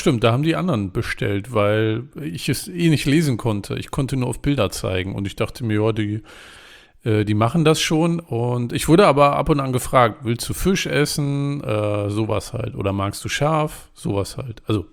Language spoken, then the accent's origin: German; Germany; Und ich als Deutscher bin da einfach plump rein und habe gesagt, oh, ich würde gern das essen.